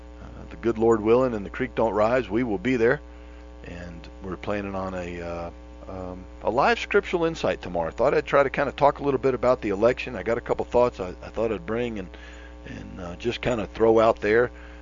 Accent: Florida, United States; this is what it was like growing up in Florida. You know, we used to dig ditches and cut grass in this kind of temperature.

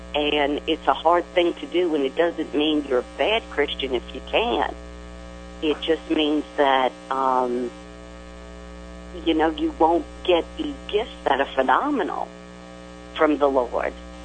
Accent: New Orleans, Louisiana, United States; We're from New Orleans, and there's a lot of things here that, you know, you shouldn't have anything to do with.

